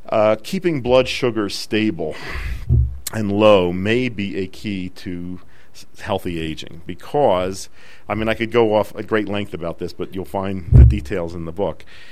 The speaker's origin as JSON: {"language": "English", "country": "United States", "said": "I have to say that coming there as an American, what most impressed me"}